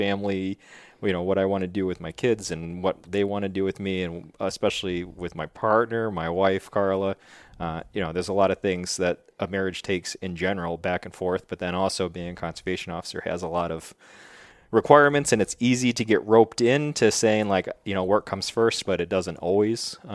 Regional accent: Buffalo, New York, United States; I grew up in Buffalo.

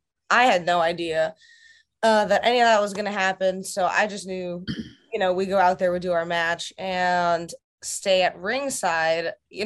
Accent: Russia; even, you know, my home country of Russia

